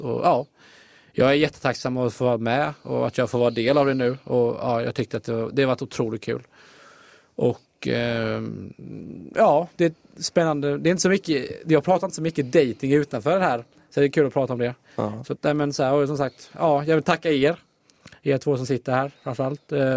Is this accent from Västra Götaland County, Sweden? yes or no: yes; Bollebygd, Västra Götaland County, Sweden; Jag är från Bollebygd.